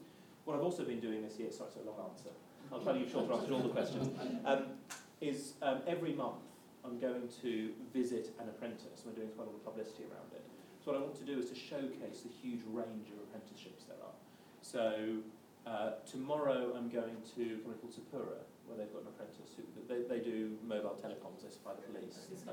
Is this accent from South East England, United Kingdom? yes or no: no; Cambridge, East of England, United Kingdom; I grew up in Cambridge.